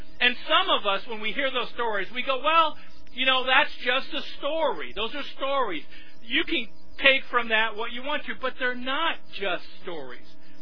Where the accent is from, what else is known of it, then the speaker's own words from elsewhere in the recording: Texas, United States; born there; I was born in Texas, but we went ahead and joined you all.